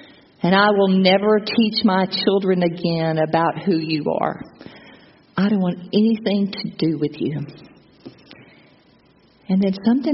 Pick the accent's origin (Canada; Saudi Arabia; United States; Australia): United States; Texas; trying to fly back to the mainland, trying to get back to Texas and to my hometown.